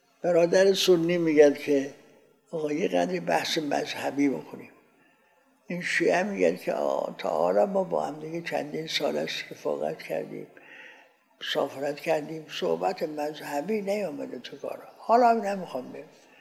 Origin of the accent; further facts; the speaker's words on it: Iran; گفتم من ایرانی هستم